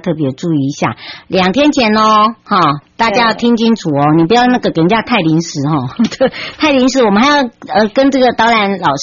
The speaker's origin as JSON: {"language": "Chinese", "country": "Taiwan", "tie": "born or raised there", "said": "今天要回到我的故乡，也就是我们的花东纵谷咯。"}